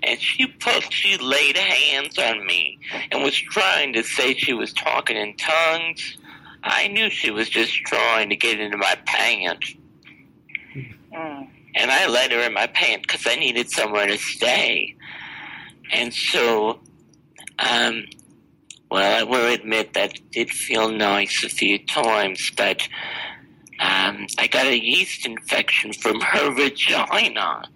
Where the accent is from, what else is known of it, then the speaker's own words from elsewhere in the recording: Red Bank, New Jersey, United States; born there; Well, I was born in Red Bank, New Jersey.